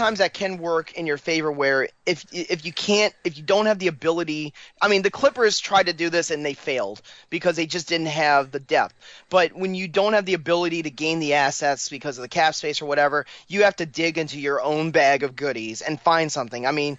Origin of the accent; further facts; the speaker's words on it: New Orleans, Louisiana, United States; You know where I am with the Pelicans. I'm from New Orleans. This is my team.